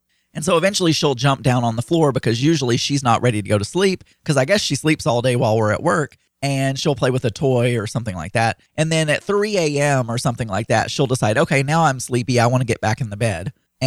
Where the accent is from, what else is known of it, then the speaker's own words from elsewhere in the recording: the South, United States; well, first of all, I'm from the South where you know, people let pigs sleep with them, for Pete's sake.